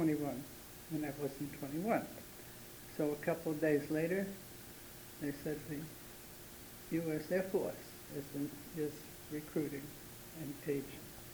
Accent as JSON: {"language": "English", "town": "Salem", "region": "Massachusetts", "country": "United States", "tie": "born or raised there", "said": "Salem, Massachusetts."}